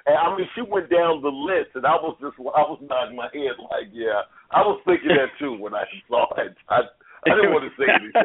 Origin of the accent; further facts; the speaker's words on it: Chicago, Illinois, United States; I'm from Chicago, so I'm definitely a Bulls fan.